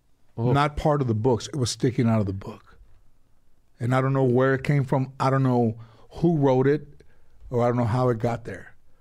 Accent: San Fernando, California, United States; when I was growing up in San Fernando, California, and I would go to the Comedy Store in Westwood.

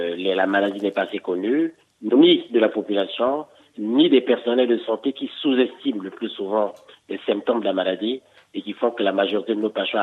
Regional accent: Republic of the Congo; en tout cas chez nous, en Afrique et au Congo particulièrement, le dépistage est délicat.

